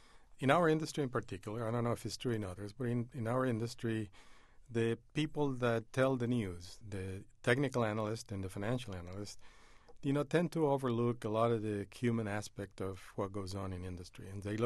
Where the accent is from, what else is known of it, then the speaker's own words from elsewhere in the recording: Piedras Negras, Coahuila, Mexico; English is a second language; In my hometown in Piedras Negras in Mexico, I ran into a Methodist missionary who said that if I really wanted to be a good auto mechanic, I would have to learn English.